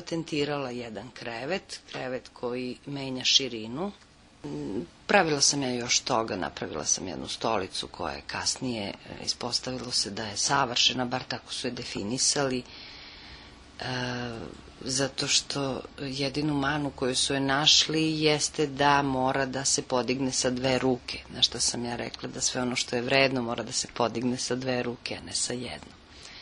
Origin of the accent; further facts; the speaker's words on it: Belgrade, Serbia; ja dolazim iz Beograda